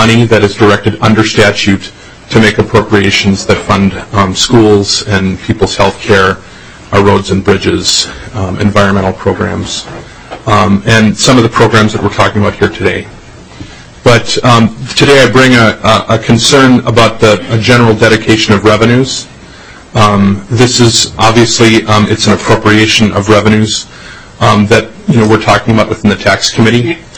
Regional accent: South St. Paul, Minnesota, United States; I am from South St. Paul, but I actually live in Representative Frankie's district.

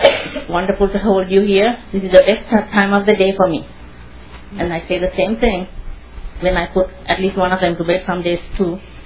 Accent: Sri Lanka; now in St. Paul, United States; I grew up in Sri Lanka, there

